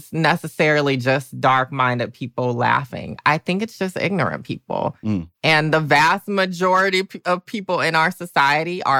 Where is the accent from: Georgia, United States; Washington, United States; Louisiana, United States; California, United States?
Georgia, United States; Augusta; So I grew up in Augusta, Georgia. Mm-hmm. And I grew up in a very Catholic, Black, traditionally Southern family.